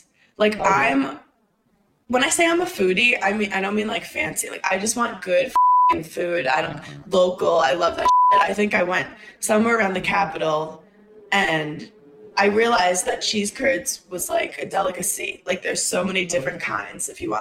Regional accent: Brooklyn, New York, United States; because I'm not familiar with hockey guys. I'm from Brooklyn, New York.

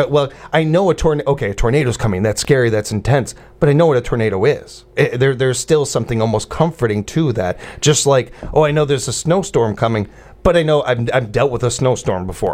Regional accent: Midwest, United States; also born or lived in California; reminded me of living out in California and how much I missed winter. I never would have thought that as a kid growing up in the Midwest

